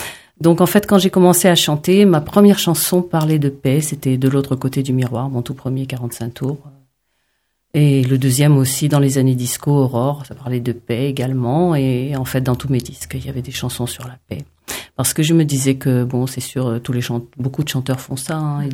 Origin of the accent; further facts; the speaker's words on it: La Goulette, Tunis Governorate, Tunisia; born there; Je suis née à La Goulette, le petit port de pêche à côté de Tunis. Et c'est un endroit très spécial.